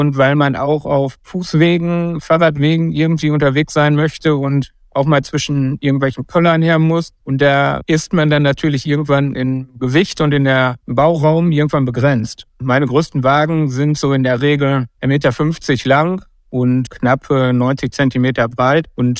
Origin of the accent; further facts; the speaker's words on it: North Rhine-Westphalia, Germany; born there; Man muss dazu sagen, ich komme gebürtig aus dem Sauerland.